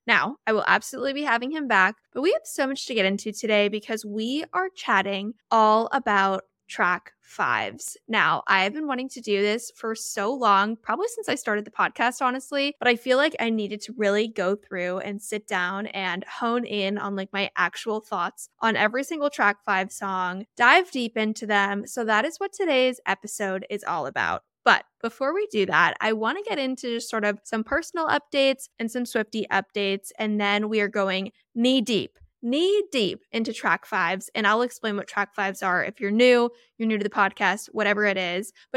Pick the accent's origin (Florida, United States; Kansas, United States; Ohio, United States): Florida, United States; Orlando; And I will be in my hometown of Orlando, Florida.